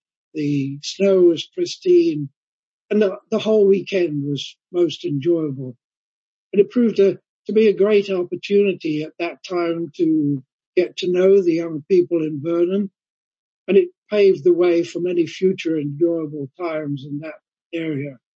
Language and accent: English; Coventry, West Midlands, United Kingdom; moved away as an adult; now in Victoria, Canada; Vic and Marie, who had previously emigrated to Canada, returned with their children to Coventry, my hometown, in order to visit family and friends.